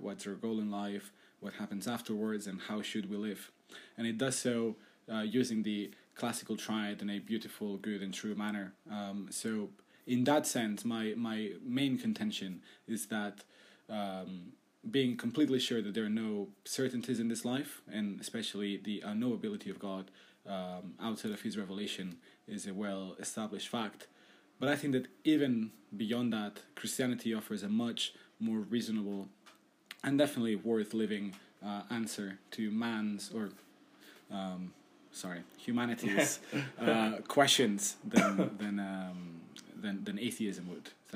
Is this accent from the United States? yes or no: no; Barcelona, Catalonia, Spain; moved away as an adult; I'm a Reformed Christian. I'm from Barcelona. That's in Catalonia, Spain, as you wish. Then I came here to study theology 3 years ago